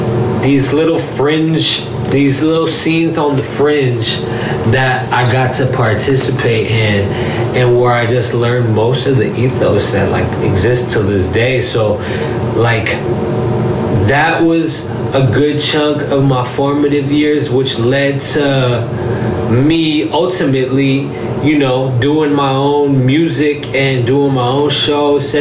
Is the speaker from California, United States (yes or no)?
yes; California, United States; also born or lived in Los Angeles; Like, I am from the Bay and LA, and I'm very, very proud to have that Bay aspect in the equation.